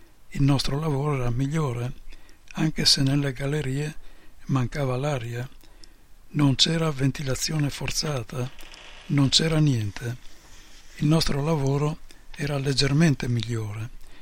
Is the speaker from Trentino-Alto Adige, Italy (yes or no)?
no; Lombardy, Italy; Io vengo dall'Oltrepò Pavese, dove c'è ancora un po' di legame con l'Emilia. No, e quando io ero bambino